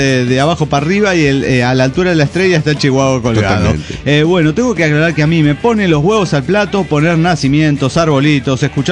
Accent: Oaxaca, Mexico; de Oaxaca, México.

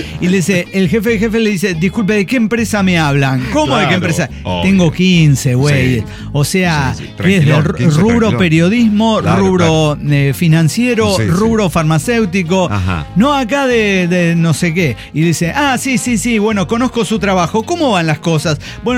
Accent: Sinaloa, Mexico; now in Greensboro, United States; Soy el sinaloense fronterizo de Greensboro, North Carolina, en los Estados Unidos de América.

